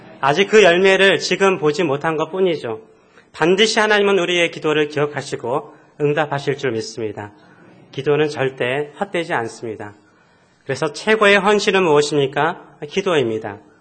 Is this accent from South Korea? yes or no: yes; South Korea; born there; 저는 한국 한 시골에서 태어났습니다.